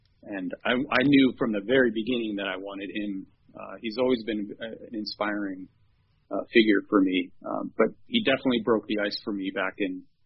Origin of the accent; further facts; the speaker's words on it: Southwest, United States; We grew up in the Southwest.